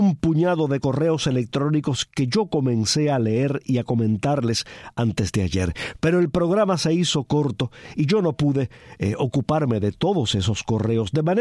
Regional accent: Cuba

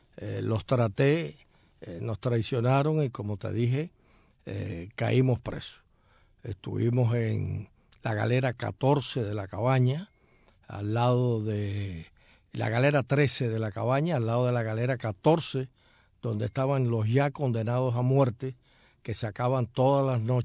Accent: Marianao, Havana, Cuba; Y nací en Marianao, en la provincia de La Habana. Mi niñez se desarrolló casi toda en la ampliación de Almendares. Y más tarde, pues me mudé a Miramar.

